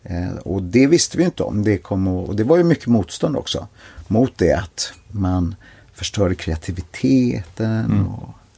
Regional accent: New Zealand; jag kom från Nya Zeeland

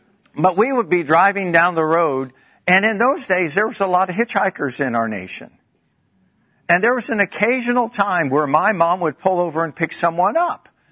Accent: the South, United States; And of course, growing up in the South, my brother and I would sit in the back seat.

